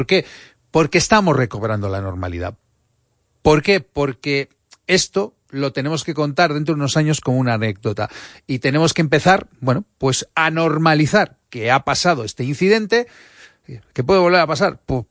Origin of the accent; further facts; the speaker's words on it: Erandio, Basque Country, Spain; Yo soy de Erandio